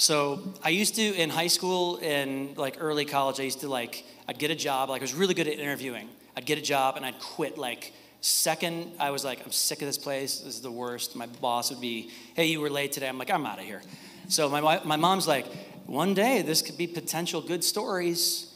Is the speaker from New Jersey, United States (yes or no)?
no; Chicago, Illinois, United States; So my life is, I'm from Chicago. Any Illinois people here?